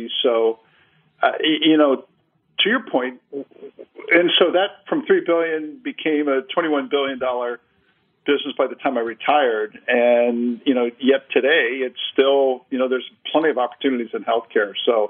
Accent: Cincinnati, Ohio, United States; Yeah, Barry, I grew up in Cincinnati, Ohio. My dad was a career kind of manufacturing guy in our aviation business.

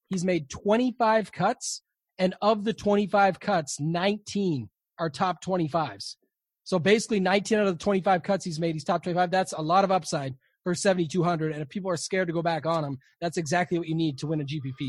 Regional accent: Canada; even though I'm Canadian.

